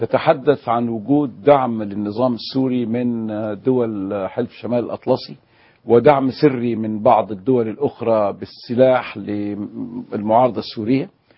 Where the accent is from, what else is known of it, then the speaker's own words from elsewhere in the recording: Alexandria, Alexandria Governorate, Egypt; born there; وولد أبي وإخوانه وأخواته كلهم في الإسكندرية، وكذلك ولدنا نحن في الإسكندرية. فالأصل السوري جاء من ناحية جدي لأبي، أما أمي فهي فلاحة من المحمودية بحيرة